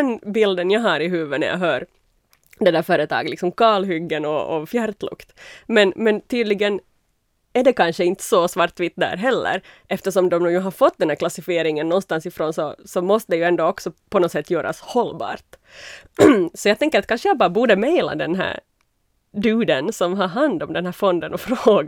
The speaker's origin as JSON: {"language": "Swedish", "town": "Jakobstad", "region": "Ostrobothnia", "country": "Finland", "said": "jag är från Jeppis."}